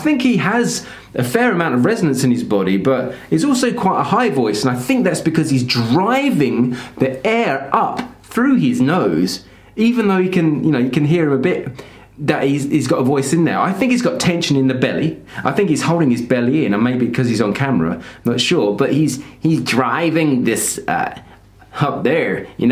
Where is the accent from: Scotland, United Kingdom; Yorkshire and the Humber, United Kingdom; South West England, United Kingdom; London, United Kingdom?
London, United Kingdom; If I was brought up in India, I wouldn't have the same accent as I do having been brought up in London.